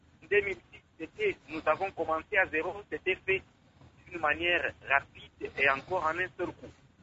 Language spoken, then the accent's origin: French; DR Congo; nous sommes des Congolais